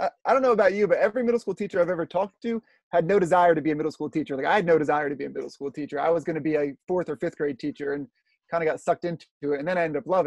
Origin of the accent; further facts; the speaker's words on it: New Jersey, United States; Yeah, I'm from New Jersey, so thank you.